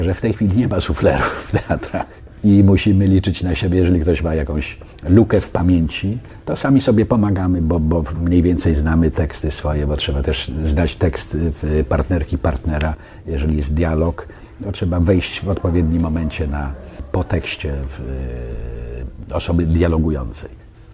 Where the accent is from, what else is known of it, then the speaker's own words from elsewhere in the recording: Wąsosz, Lower Silesian Voivodeship, Poland; byłem w mojej rodzinnej miejscowości, tam gdzie się urodziłem, to jest Wąsosz, powiat górowski na Dolnym Śląsku.